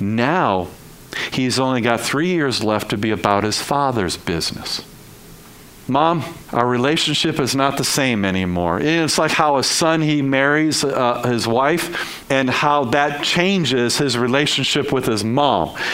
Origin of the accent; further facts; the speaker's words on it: Detroit, Michigan, United States; his mathematical skills were a lot like mine growing up in Detroit.